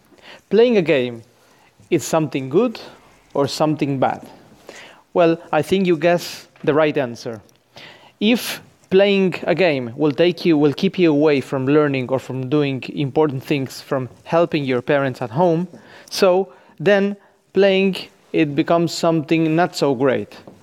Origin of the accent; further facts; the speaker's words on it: Argentina; You know, I grew up in Argentina, and when I was young